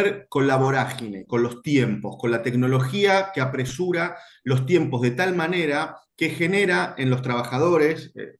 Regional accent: Ramos Mejía, Buenos Aires Province, Argentina; moved away as an adult; now in Buenos Aires, Argentina; nací en Ramos Mejía, me crié en Ramos Mejía durante 21 años. Después, bueno, me vine a vivir acá a Capital Federal por cuestiones lógicas del oficio

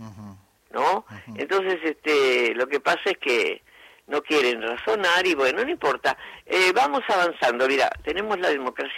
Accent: Argentina; Esa decepción que tienen... que como argentinos no debería existir

